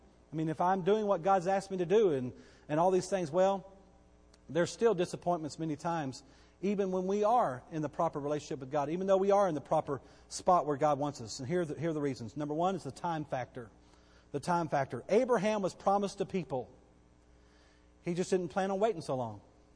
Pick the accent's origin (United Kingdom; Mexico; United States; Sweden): United States; Bowie; I ended up working for Calvary Baptist Church in Bowie, all right, which is still in my hometown, but a different church.